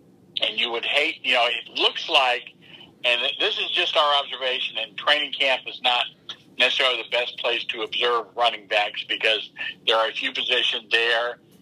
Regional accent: McLean, Virginia, United States; You know, I drive by it every time, and I never, considering I'm from McLean, you would think that I would stop there some point.

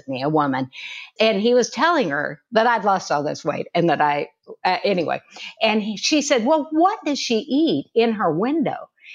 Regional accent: Kansas, United States; No, no, no. I'm a Kansan.

